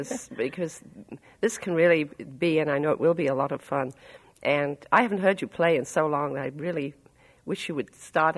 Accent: England, United Kingdom; You forgive me, I'm from England. I'm not too up on those things.

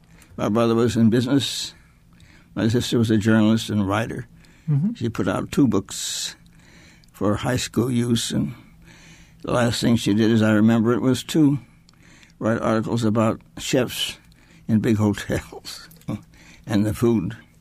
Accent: Tucson, Arizona, United States; born there; Well, I was born in Tucson, Arizona. Well, it was actually called the Territory of Arizona then.

